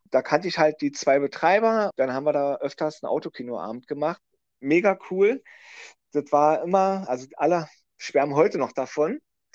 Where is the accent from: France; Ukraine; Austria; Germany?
Germany; Berlin; Wir haben hier im Süden, also ich komme ja persönlich aus Lichtenrade oder wohne in Lichtenrade